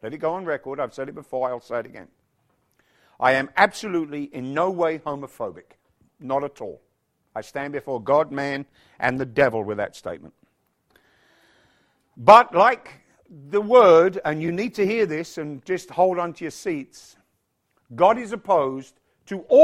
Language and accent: English; United Kingdom; I'm a Brit. We are second only to the Pharisees when it comes to tradition.